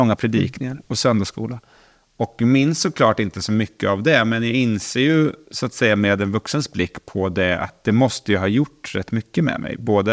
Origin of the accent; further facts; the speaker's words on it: Linköping, Östergötland, Sweden; Jag är född och uppvuxen i Linköping. Där jag också har återvänt, lite återvänt efter ett antal års studier i olika städer och länder. Och bor här med min familj